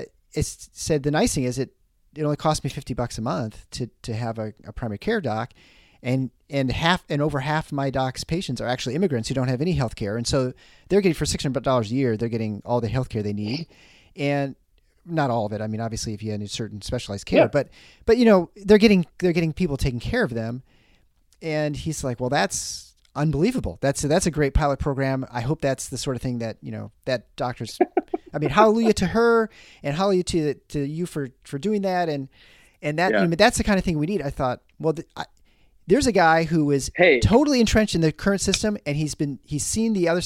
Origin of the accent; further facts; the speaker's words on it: Iowa, United States; now in East Coast, United States; my wife looks at her like, I'm from Iowa. I don't know which coast is closer for me, but I don't think I couldn't be farther from the coast, really.